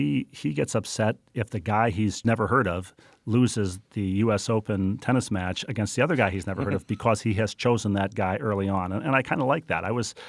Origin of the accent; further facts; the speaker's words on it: Minnesota, United States; I grew up in Minnesota when the Vikings were making their playoff run.